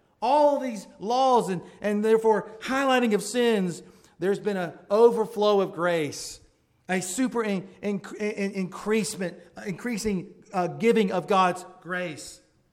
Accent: Southern United States, United States; So some people, you catch me as a Southerner, my pronunciations can sound foreign to you.

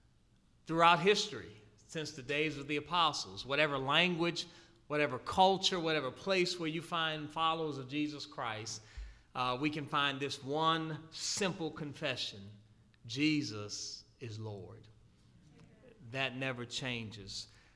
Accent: Maryland, United States; I grew up near Andrews Air Force Base

